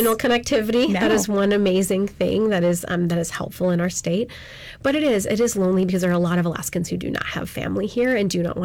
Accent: Canada; I started in this field in my home country of Canada almost 20 years ago now

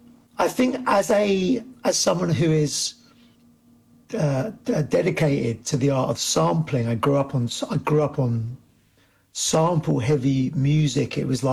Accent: London, United Kingdom; I grew up in London.

